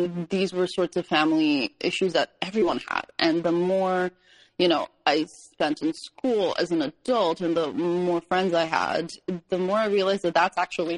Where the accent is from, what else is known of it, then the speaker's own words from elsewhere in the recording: Poland; I grew up in Poland just as it was kind of coming out of, I guess it's communist streak.